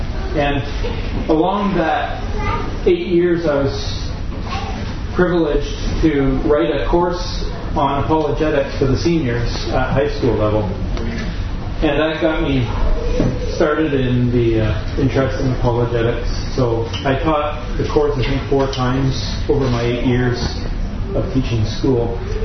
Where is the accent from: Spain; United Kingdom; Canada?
Canada; Ontario; now in Michigan, United States; That's a Dutch last name. I'm Canadian. Grew up in Ontario, lived in Ontario once, full life before moving to Michigan to go to seminary.